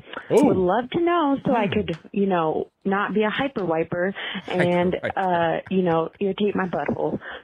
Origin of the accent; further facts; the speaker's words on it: Colorado, United States; I'm from Colorado.